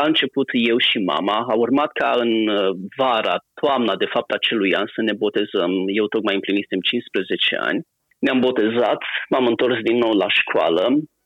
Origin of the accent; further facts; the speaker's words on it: Fratoștița, Dolj, Romania; born there; Am născut în localitatea Fratoștița, în județul Dolj, așadar sunt oltean, cefeged, familie de ortodoxi.